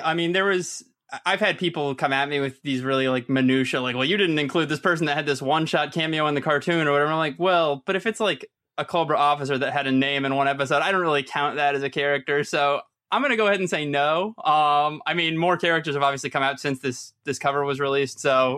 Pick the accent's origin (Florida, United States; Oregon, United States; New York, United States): Florida, United States; growing up in Florida, I've met a ton of wrestlers and I go to a ton of shows.